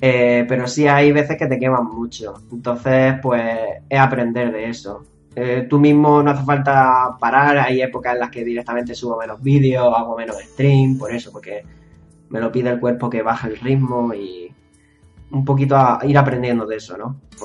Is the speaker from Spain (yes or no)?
yes; Spain; si soy español